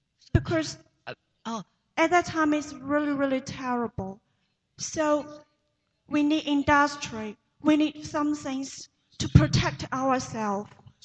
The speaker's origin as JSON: {"language": "English", "country": "China", "second_language": "English", "lives_now": "Colombia", "said": "I'm exchange student from China, and now I'm studying in Tecnológica de Bolívar."}